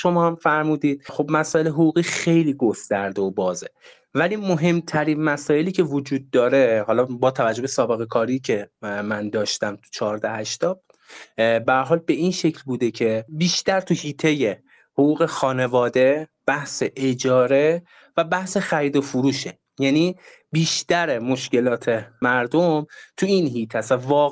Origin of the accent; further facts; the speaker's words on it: Tehran, Tehran Province, Iran; بنده تو تهران زندگی میکنم و از بچگی هم تهران بودم.